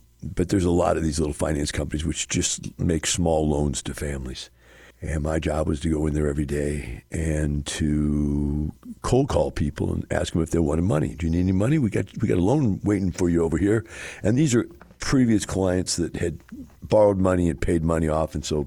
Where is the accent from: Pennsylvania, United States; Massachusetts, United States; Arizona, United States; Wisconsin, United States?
Wisconsin, United States; I came from Wisconsin. The water's glacial fed. It's crystal clear.